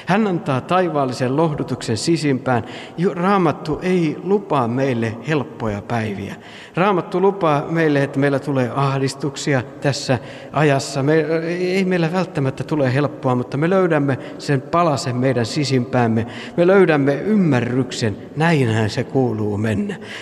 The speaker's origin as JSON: {"language": "Finnish", "town": "Tampere", "region": "Pirkanmaa", "country": "Finland", "tie": "born or raised there", "said": "minä olen Tampereelta kotoisin ja on siellä saanut kasvaa ja peruskoulut käydä ja sitten Forssassa löytyy tämä opiskelupaikka, Tammela."}